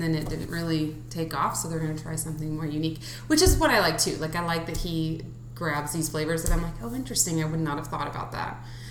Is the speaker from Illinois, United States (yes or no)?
yes; Illinois, United States; also born or lived in Minneapolis, United States; So yeah, we grew up in Central Illinois, same town.